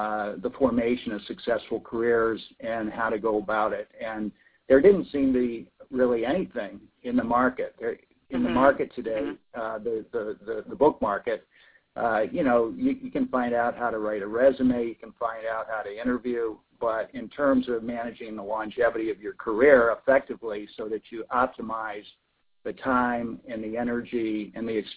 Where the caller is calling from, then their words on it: Florida, United States; I am calling from Florida.